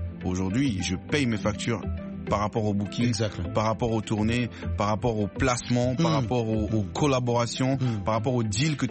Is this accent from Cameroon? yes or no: yes; Cameroon; à la base, moi je suis rugbyman professionnel, je suis Camerounais.